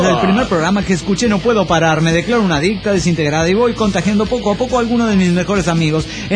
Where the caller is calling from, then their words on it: Monterrey, Nuevo León, Mexico; de Monterrey, Nuevo León.